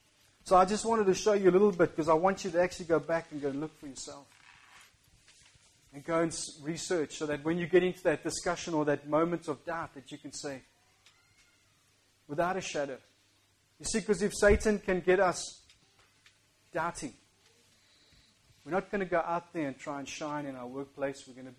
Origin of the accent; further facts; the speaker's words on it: South Africa; moved away; Some of you might know, but we came from South Africa this year in February. We had difficult times in South Africa, and we came over and we felt God was leading us.